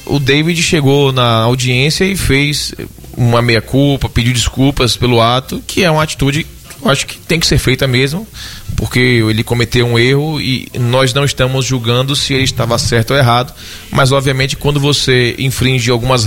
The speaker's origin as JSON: {"language": "Portuguese", "region": "Bahia", "country": "Brazil", "said": "nós somos baianos, torcedores de Bahia e Vitória"}